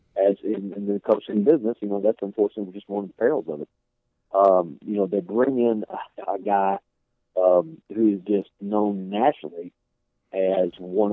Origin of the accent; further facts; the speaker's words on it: Maysville, Kentucky, United States; now in Tennessee; all I had to do was tell people I was from Maysville.